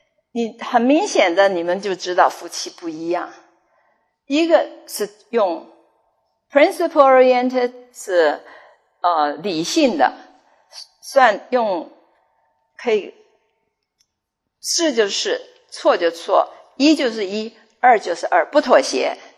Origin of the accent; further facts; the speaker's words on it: China; 因为我们中国人不太讲这个感